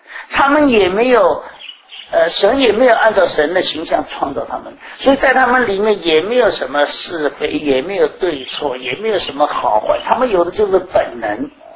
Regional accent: China; 我们中国人今天讲畜类是骂人的话

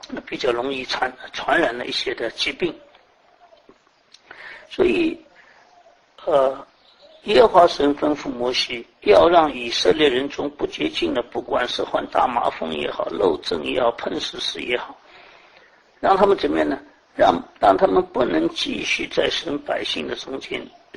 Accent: China; 其实中国人，我们中国人跟其他国家人想法不一样，或者亚洲人跟西方人不一样

